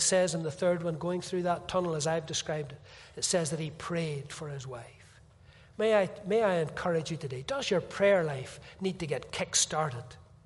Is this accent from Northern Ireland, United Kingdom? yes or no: yes; Northern Ireland, United Kingdom; I'm just an Irishman. What do I know?